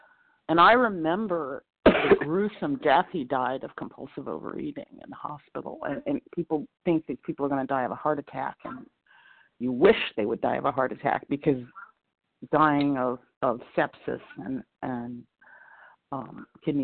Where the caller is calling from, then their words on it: Tarrytown, New York, United States; Hey, this is … I'm calling in from Tarrytown, New York, compulsive overeater.